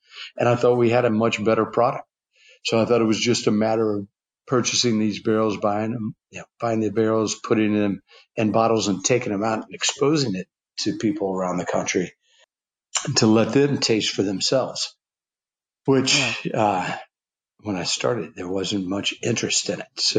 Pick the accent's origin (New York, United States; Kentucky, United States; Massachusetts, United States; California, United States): Kentucky, United States; Growing up in Kentucky, bourbon is everywhere.